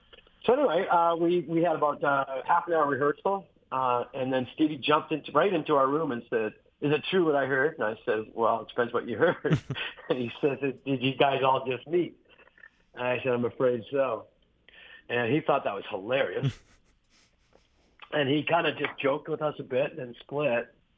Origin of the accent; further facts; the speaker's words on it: Regina, Saskatchewan, Canada; got me up the next night in Regina, my hometown